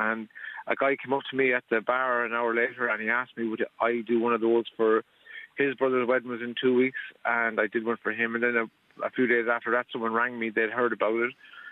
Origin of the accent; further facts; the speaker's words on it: Tullamore, Offaly, Ireland; now in Skibbereen, Ireland; I live in Tullamore. I'm originally from Tullamore and moved down to Skibbereen a few years ago.